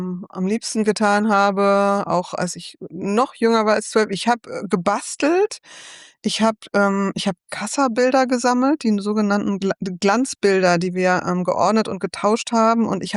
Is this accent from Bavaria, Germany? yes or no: no; Neuss, North Rhine-Westphalia, Germany; Ich komme aus der fröhlichen Ecke, aus einer der fröhlichen Ecken Deutschlands, aus Neuss am Rhein.